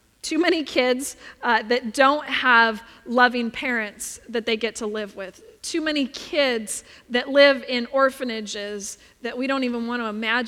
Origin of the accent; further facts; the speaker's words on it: Mission Viejo, California, United States; I grew up in Mission Viejo in South Orange County, as you might know, and I called it a bubble community.